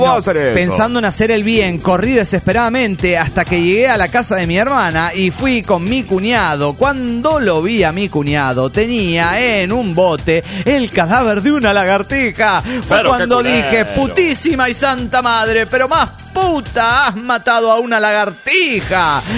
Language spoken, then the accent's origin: Spanish; Rincón de los Sauces, Neuquén, Argentina; now in Mendoza, Argentina; nací en Rincón de los Sauces, me crié ahí, pero ahora estoy viviendo en Mendoza.